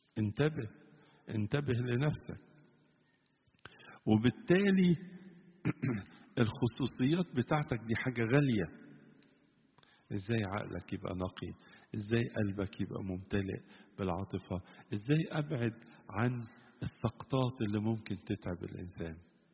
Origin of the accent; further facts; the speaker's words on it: Egypt; يعني مثلا عندنا في مصر اليومين دول النهاردة منتشر خالص،